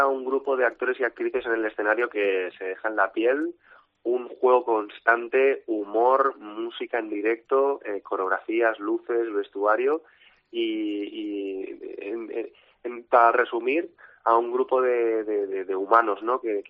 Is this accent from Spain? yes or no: yes; Catalonia, Spain; born there; mi madre es de Granada, entonces yo soy mitad andaluz también como muchos catalanes, porque yo nací en Cataluña